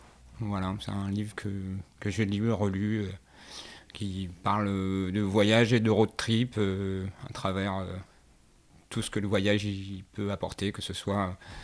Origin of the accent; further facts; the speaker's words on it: Digny, Centre-Val de Loire, France; also born or lived in Châteaudun; Moi, je suis né à Châteaudun, mais j'ai grandi toute ma vie à Digny, au pays d'entrée du Perche. Donc voilà. Donc le Perche, c'est mon territoire.